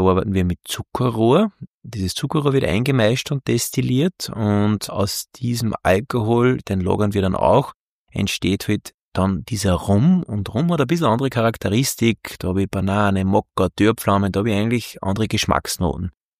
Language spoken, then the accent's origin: German; Alberndorf, Upper Austria, Austria; Bin geboren und aufgewachsen in Alberndorf und ist eine sehr traditionelle Gegend, würde ich zum Beispiel behaupten, und wo die Tradition und das Handwerk einfach nur groß geschrieben wird